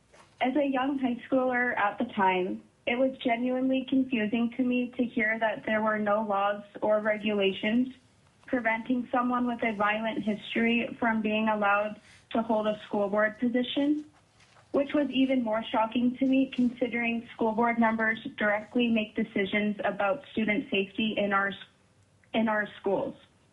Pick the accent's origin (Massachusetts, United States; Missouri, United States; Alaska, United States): Alaska, United States; Tok; I am from Tok, Alaska, and I am representing myself as a student and a concerned lifelong Alaska resident.